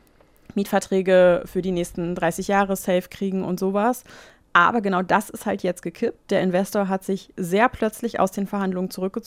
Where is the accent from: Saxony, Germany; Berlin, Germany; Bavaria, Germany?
Berlin, Germany; ich komme ja aus Berlin